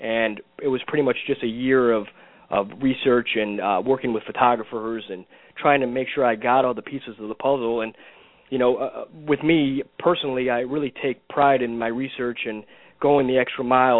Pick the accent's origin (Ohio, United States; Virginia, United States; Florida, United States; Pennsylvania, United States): Florida, United States; Fort Lauderdale; I grew up in South Florida